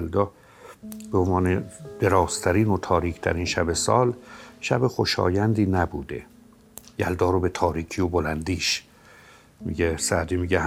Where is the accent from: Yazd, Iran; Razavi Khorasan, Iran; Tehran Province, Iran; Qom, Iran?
Razavi Khorasan, Iran; Neyshabur; چون اهل اصفهان نیستم، ولی انس تو با من از بین نمیره. یا من یه دفعه به عالم کودکیم برم مثلا نیشابوری با شما صحبت کنم